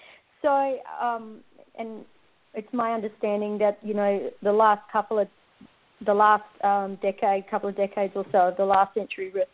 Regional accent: Australia; now in Norfolk, United States; I am Australian.

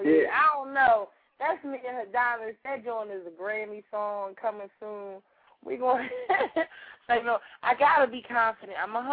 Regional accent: Philadelphia, Pennsylvania, United States; I'm from Philly.

